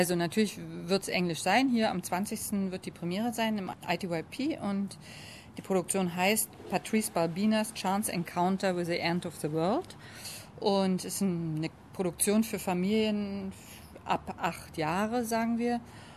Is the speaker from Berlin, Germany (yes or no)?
yes; Berlin, Germany; now in Sydney, Australia; Ich komme aus Berlin und bin eigentlich eher zufällig in Sydney und in Australien